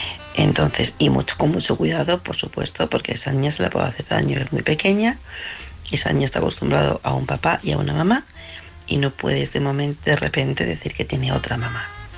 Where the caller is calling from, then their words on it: Madrid, Community of Madrid, Spain; de Madrid.